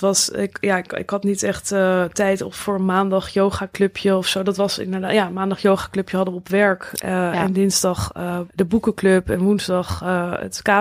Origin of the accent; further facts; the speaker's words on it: Netherlands; we zijn natuurlijk heel direct als Nederlanders.